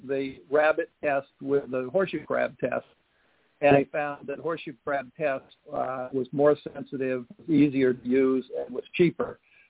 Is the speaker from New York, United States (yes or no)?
no; Cape Cod, Massachusetts, United States; that really came as a kid growing up on Cape Cod.